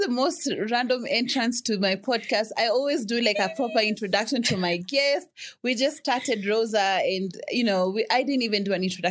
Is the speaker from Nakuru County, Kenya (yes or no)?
yes; Molo, Nakuru County, Kenya; because I'm from Molo, I'm from Nakuru.